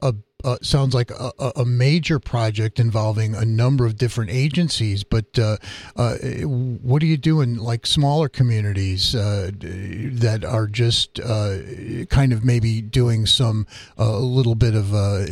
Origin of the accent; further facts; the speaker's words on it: Waterbury, Connecticut, United States; So what's going on in my hometown of Waterbury?